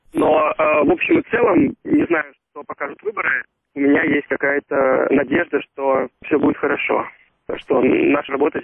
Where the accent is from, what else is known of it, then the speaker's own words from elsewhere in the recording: Moscow, Russia; Да, я родился и жил в Москве.